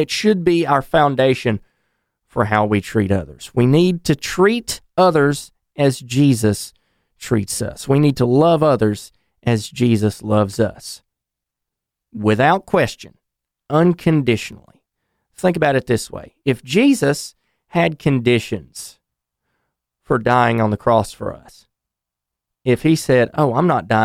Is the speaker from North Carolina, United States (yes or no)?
yes; North Carolina, United States; He's from my home state of North Carolina